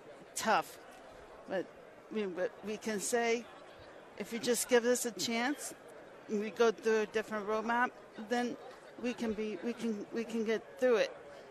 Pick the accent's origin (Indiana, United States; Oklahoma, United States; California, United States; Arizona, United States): Arizona, United States; Phoenix; I grew up in Phoenix, Arizona. I was born